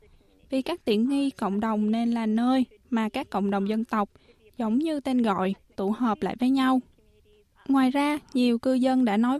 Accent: Australia; Tôi sinh ra và lớn lên tại Úc với cha mẹ là người Việt Nam.

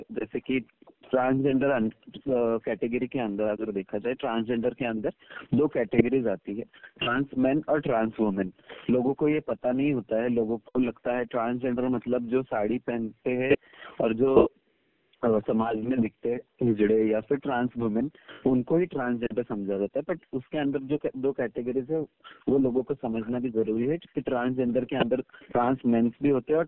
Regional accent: Pune, Maharashtra, India; और मैं पुणे से हूँ।

